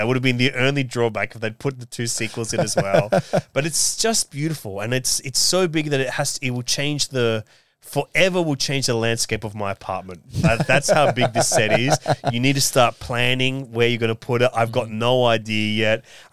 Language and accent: English; Sydney, New South Wales, Australia; I think this is only the second time I've seen Sydney, my hometown, on screen in 4K in my home.